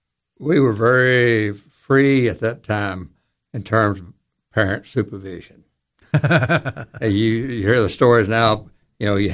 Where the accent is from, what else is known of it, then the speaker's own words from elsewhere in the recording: Baxter, Tennessee, United States; also born or lived in Cookeville; And then, but I lived in Baxter until I did my graduate work at UT.